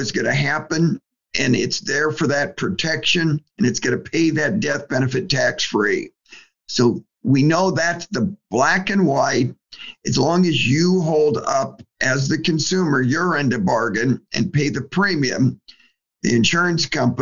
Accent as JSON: {"language": "English", "town": "Omaha", "region": "Nebraska", "country": "United States", "tie": "born or raised there", "said": "I grew up in Omaha. And so I've always been in Nebraska."}